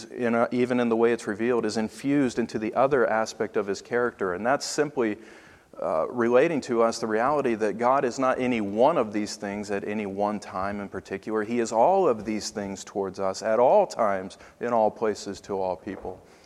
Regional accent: Tennessee, United States; He was from Indiana and I was from Tennessee.

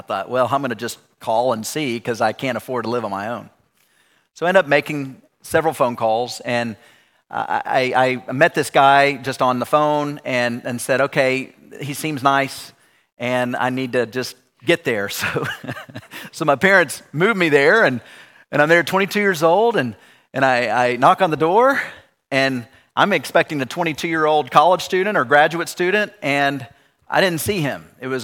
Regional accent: Knoxville, Tennessee, United States; I grew up here in Knoxville and went to Cedar Springs

